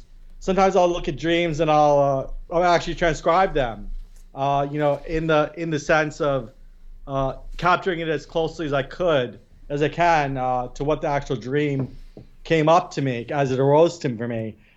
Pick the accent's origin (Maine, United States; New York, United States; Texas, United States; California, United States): New York, United States; New York City; born there; Yes. I was born in Staten Island.